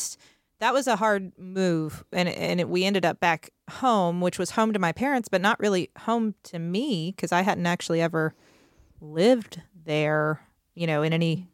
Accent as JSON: {"language": "English", "town": "Huntington", "region": "West Virginia", "country": "United States", "tie": "born or raised there", "said": "Largely where I live now in Huntington, West Virginia."}